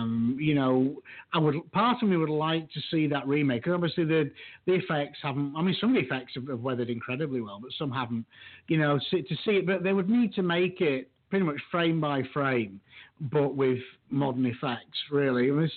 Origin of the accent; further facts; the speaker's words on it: Yorkshire and the Humber, United Kingdom; I'm a Yorkshireman